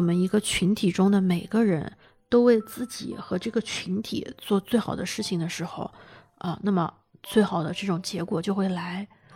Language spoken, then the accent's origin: Chinese; China